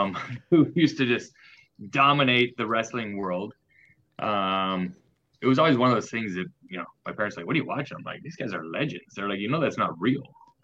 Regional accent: Canada; Being Canadian, I did grow up on a lake

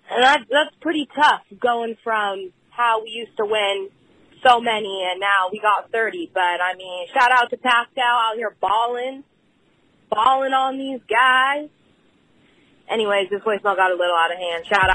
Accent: Tacoma, Washington, United States; I'm from Tacoma, by Seattle.

